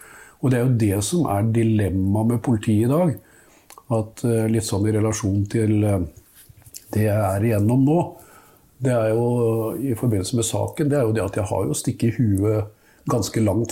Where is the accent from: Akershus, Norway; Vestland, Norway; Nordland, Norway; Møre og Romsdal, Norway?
Akershus, Norway; Nesodden; en viss tilknytning til miljøet utifra der jeg vokste opp, altså på Nesodden.